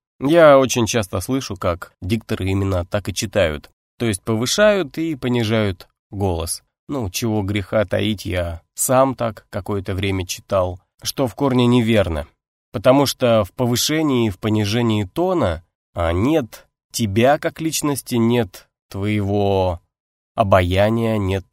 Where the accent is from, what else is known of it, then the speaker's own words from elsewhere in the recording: Saint Petersburg, Russia; я диктор из Санкт-Петербурга